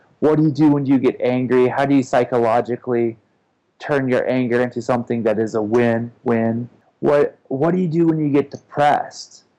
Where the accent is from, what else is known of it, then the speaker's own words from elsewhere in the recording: Eugene, Oregon, United States; I love my hometown. Eugene, Oregon.